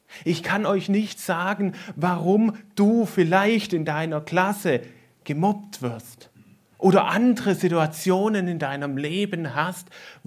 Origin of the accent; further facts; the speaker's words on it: Baden-Württemberg, Germany; bei uns im Schwabenland, ja, wenn mit 5 Kinder aufwächst, dann wohnt man manchmal dann halt in einem Haus